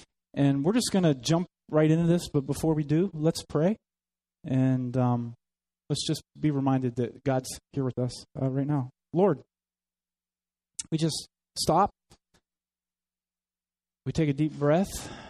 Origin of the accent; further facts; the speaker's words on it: Nashville, Tennessee, United States; But I am from Nashville, Tennessee, for those of you who don't know.